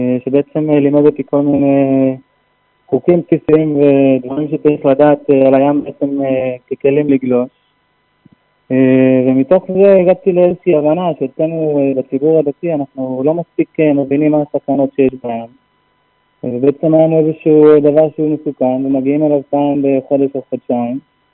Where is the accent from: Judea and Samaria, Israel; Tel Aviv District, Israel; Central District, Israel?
Judea and Samaria, Israel; Otniel; אני קצין משוחרר, אני גדלתי ביישוב עתניאל.